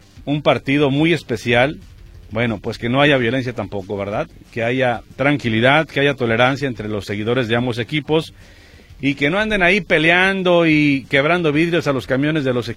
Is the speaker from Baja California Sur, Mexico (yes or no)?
no; Guadalajara, Jalisco, Mexico; born there; hay que sentirse orgullosos los que nacimos en Guadalajara